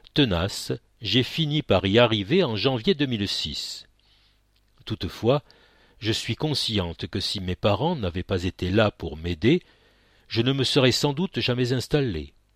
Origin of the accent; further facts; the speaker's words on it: Lançon-Provence, Provence-Alpes-Côte d'Azur, France; also born or lived in Cornillon-Confoux; Je suis né à Salon de Provence et j'ai grandi au domaine de Giguerie à Lançon, puis à Cornillon, au milieu des brebis